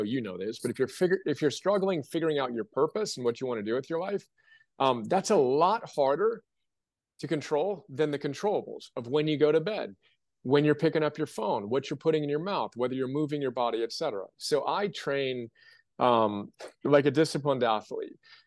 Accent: California, United States; now in Austin, United States; I'm from California, transplanted to Austin where it's hot.

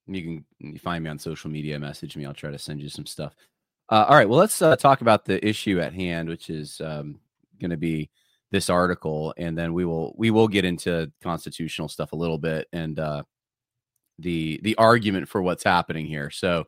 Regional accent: Los Angeles, California, United States; some of you don't know this, but I'm from Los Angeles originally.

